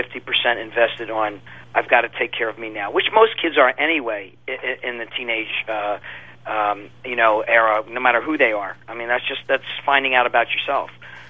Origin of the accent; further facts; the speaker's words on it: Baltimore, Maryland, United States; because I grew up in Baltimore